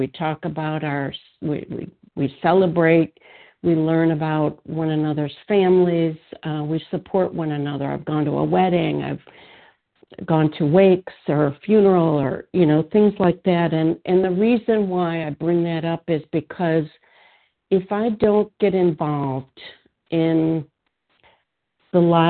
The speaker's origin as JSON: {"language": "English", "region": "Illinois", "country": "United States", "said": "I'm from Illinois"}